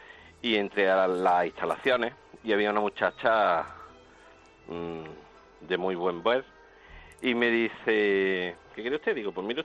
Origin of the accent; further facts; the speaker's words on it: Córdoba, Andalusia, Spain; Mi historia fue que yo hice la mili en el 92 en Córdoba. Soy cordobés.